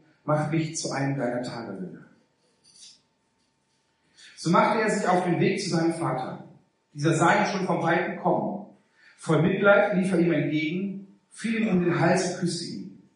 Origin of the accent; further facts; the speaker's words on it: Remscheid, North Rhine-Westphalia, Germany; Ich bin aus Remscheid.